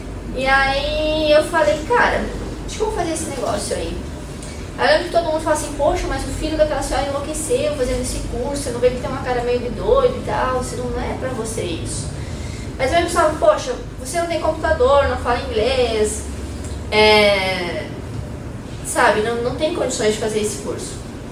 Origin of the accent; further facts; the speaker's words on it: Campinas do Sul, Rio Grande do Sul, Brazil; nasci a uns 150 quilômetros daqui, no interior do Rio Grande do Sul, numa localidade chamada Linha Crioula, Campinas do Sul, né? Que é uma cidade bem pequena, acho que tem uns 3, 4 mil habitantes. Sou da roça